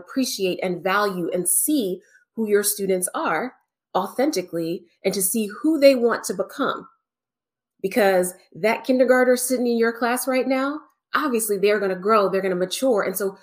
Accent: Cincinnati, Ohio, United States; I was raised in Cincinnati. I had never lived in the South.

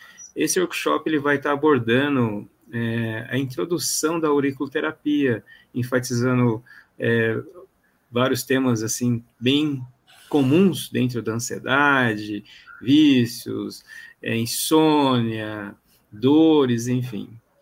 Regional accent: Londrina, Paraná, Brazil; Eu sou de Londrina

